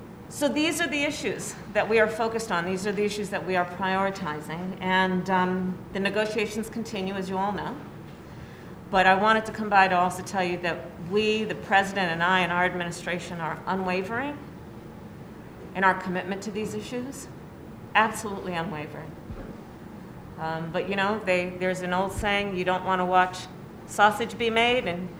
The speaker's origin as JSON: {"language": "English", "region": "California", "country": "United States", "said": "As you all know, I'm from California."}